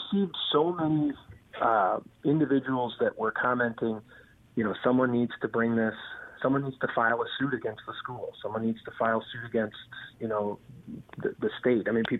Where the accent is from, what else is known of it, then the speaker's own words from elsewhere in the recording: Madison, Wisconsin, United States; my own community in Madison, which is predominantly liberal. I'm born and raised in Madison, lived here all my life.